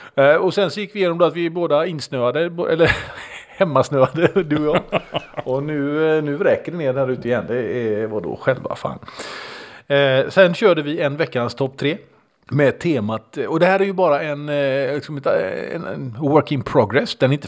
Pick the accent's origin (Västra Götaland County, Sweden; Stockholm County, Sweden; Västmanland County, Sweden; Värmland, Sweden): Västra Götaland County, Sweden; Gothenburg; accent: Gothenburg dialect; tycker ju själv inte att jag pratar speciellt mycket göteborgska när jag pratar. Men när jag lyssnar på mig själv så inser jag att det är svårt att missta att jag kommer från Göteborg.